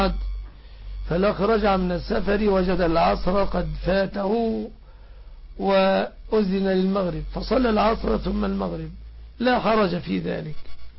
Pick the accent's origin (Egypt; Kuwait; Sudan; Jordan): Egypt